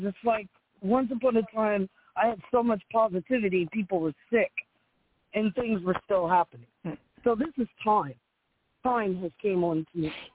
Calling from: Delaware, United States; Delaware. State of Delaware.

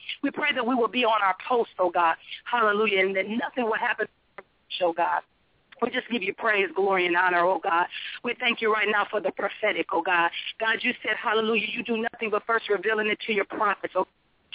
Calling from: Raleigh, North Carolina, United States; I'm calling you from Raleigh, North Carolina.

